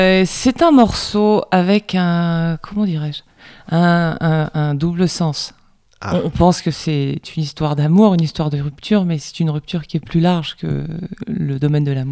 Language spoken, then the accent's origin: French; Occitanie, France; born there; Je suis née en Aveyron, c'est tout ce que je peux dire parce que j'ai vécu dans plein d'endroits différents.